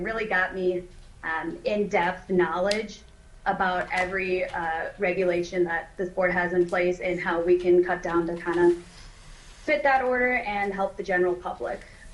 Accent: Alaska, United States; My family owns a farm that I grew up on in Alaska. My primary residence and only residence that I own is in Alaska.

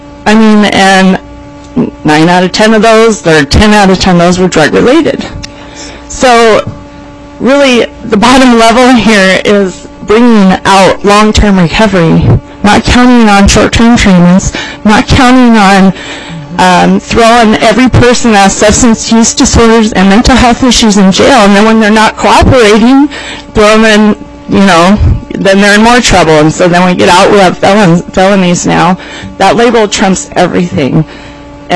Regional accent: Ketchikan, Alaska, United States; I was 19 at the time, and I grew up in Alaska my whole life, logging camps, mostly in Ketchikan as well. So I was in Tacoma, Washington at that time.

